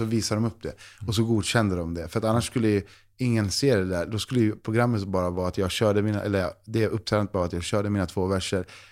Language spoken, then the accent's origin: Swedish; Chile; sen jag kommer från Chile